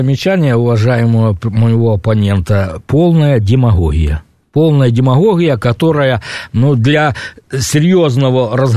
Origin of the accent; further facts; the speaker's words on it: Donbas, Ukraine; а я родом с Донбасса.